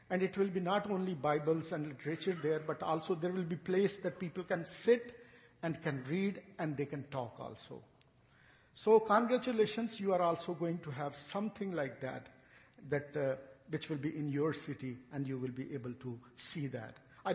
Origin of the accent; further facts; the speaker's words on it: Pakistan; I'm from Pakistan.